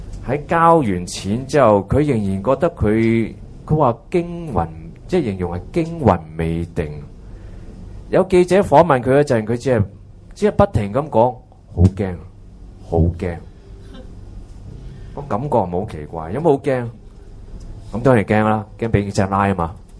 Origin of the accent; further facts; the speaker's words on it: China; 就正正是我们中国人的典故，我们所谓塞翁失马焉知非福一样